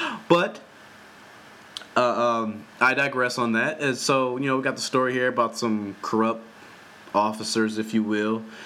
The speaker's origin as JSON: {"language": "English", "country": "Australia", "said": "I'm an Australian guy."}